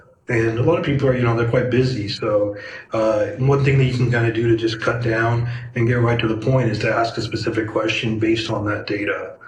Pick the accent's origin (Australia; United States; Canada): Canada; I'm originally from Canada. So I was at Western University and I was studying there.